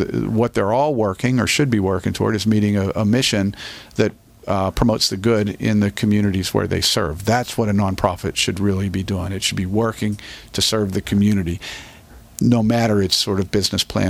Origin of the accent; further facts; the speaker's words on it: Johnstown, Pennsylvania, United States; also born or lived in Pittsburgh / Louisville / Indianapolis; Well, actually, I was born in Pittsburgh and grew up in different places, in Louisville and in Indianapolis. But my parents are both Johnstowners, and they grew up here. And when I was in middle school, we moved back home.